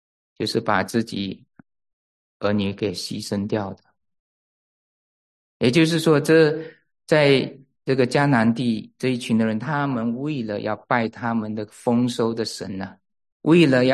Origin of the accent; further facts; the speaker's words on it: China; 大家都比较像我们中国人一样啊，都是有用字里行间来表达一个意思啊